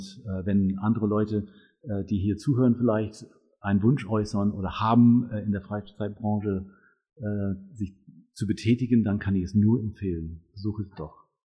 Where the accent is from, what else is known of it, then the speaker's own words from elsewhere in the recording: Scotland, United Kingdom; German is a second language; moved away as an adult; now in Bad Oldesloe, Germany; Ich komme ursprünglich, das hört man ein klein bisschen aus dem Akzent immer noch und die Sprachweise, ich komme aus Großbritannien, genauer gesagt aus Schottland.